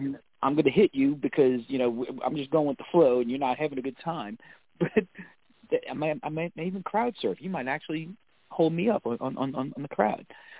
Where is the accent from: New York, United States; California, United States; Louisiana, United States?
Louisiana, United States; New Orleans; So I'm from New Orleans. There's a band in New Orleans that everybody loves